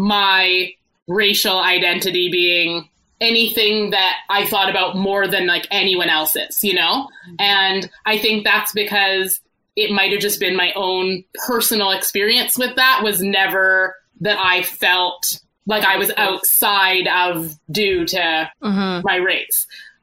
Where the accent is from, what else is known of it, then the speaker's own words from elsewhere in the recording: Calgary, Alberta, Canada; a lot of people's perception would be that growing up in Alberta, in Calgary